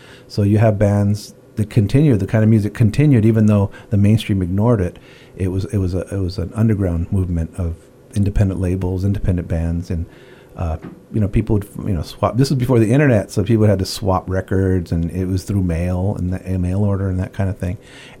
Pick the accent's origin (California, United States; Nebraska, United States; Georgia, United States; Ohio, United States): California, United States; Oxnard; we're from Oxnard, 60 miles away from LA, you know, we started our little scene and had our punk bands.